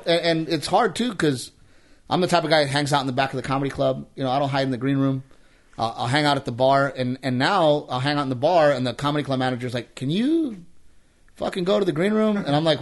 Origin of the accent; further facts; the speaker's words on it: Corpus Christi, Texas, United States; Yeah, near my hometown, Corpus Christi.